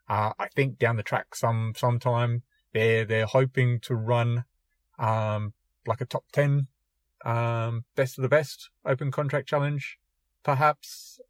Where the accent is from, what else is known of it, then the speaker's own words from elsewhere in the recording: Australia; accent: Australian; your host, and I've been your host for a little while now, so hopefully you've got used to my Aussie accent.